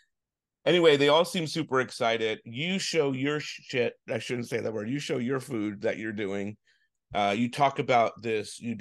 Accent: East Coast, United States; now in Los Angeles, United States; And I'm originally from the East Coast too.

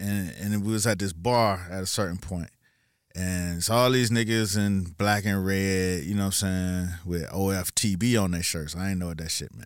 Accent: Miami, Florida, United States; He was like, yo, where you from? I was like, I'm from Miami.

